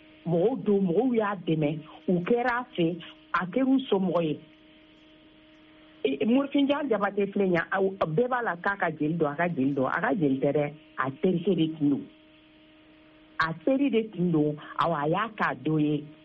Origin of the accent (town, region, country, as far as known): Mali